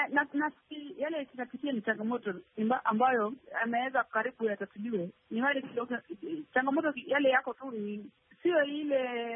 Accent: Kenya; lazima nipeane itifadhi ya kuonyesha mimi ni Mkenya, ninabeba nini, ninafanya nini

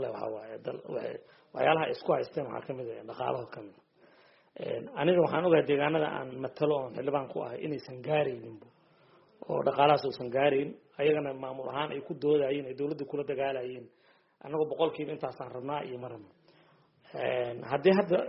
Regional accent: Hiran, Somalia; waxaan ka soo jeednaa gobolka Hiiraan maamulka Hirshabeelle ka tirsanahay

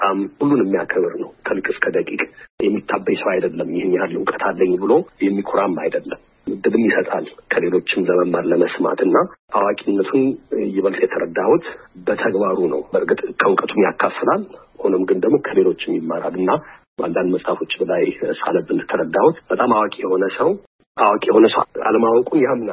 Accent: Ohio, United States; እኔ እዚያ አሜሪካን ሀገር ነው ተወልጄ ያደግኩት።

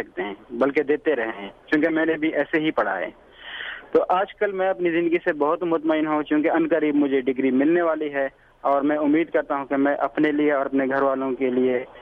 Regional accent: Khyber Pakhtunkhwa, Pakistan; میں نے 7ویں تک تعلیم وزیرستان میں حاصل کی، 4تھی تک میں نے اپنے گاؤں میں پڑھا،

